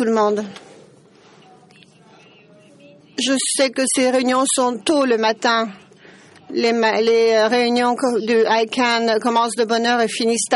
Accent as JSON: {"language": "French", "country": "Turkey", "said": "Je suis de Turquie."}